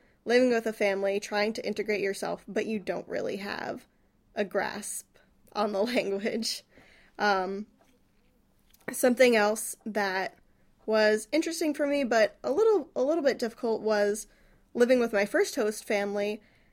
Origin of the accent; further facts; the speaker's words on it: New York, United States; I am from New York. I live a little bit more than 800 miles away from Valpo.